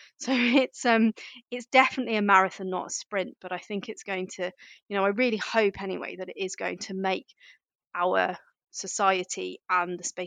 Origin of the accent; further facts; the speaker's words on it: United Kingdom; being a British Indian person wanting to be in the space industry, my family just didn't really understand my career choices.